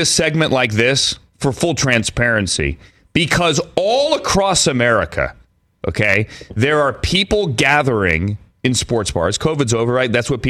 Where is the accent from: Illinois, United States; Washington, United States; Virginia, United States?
Virginia, United States; all the teams within driving distance of where I grew up in Fairfax County, Virginia